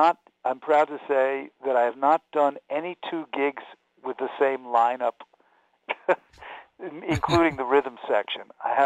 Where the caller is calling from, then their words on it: Brooklyn, New York, United States; I'm calling from my apartment on a fifth floor of a walk-up in Brooklyn.